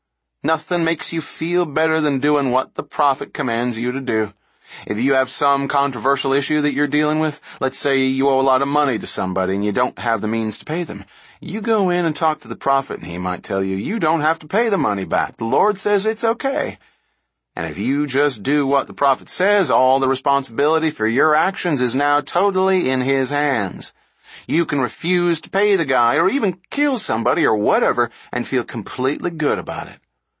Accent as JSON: {"language": "English", "town": "Corvallis", "region": "Oregon", "country": "United States", "tie": "born or raised there", "said": "I grew up with Mormons in Corvallis, Oregon, which had and has a robust LDS community."}